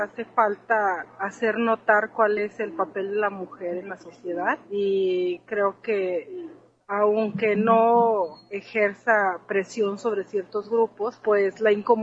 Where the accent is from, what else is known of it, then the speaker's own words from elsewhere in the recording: León, Guanajuato, Mexico; Nosotras somos de León, y en León se ve un poquito más la diferencia de la presencia de mujeres en las calles